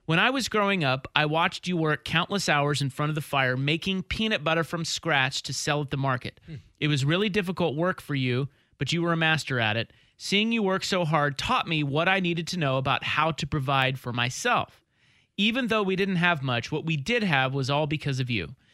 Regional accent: Kansas, United States; I'm from Kansas and I've never heard of Bel Air. And I've heard of every small town in Kansas.

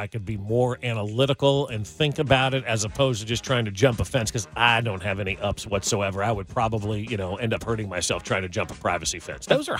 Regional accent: New York, United States; Growing up outside of New York, I used to go with my sister all the time and stand on the streets and watch those balloons

